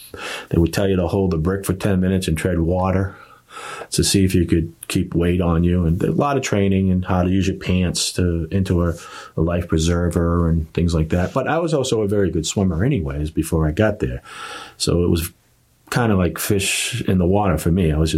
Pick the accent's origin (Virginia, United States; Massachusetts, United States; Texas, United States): Massachusetts, United States; It was kind of a natural choice for me to go into the Coast Guard, because I grew up on Cape Cod, and I was on the water all the time.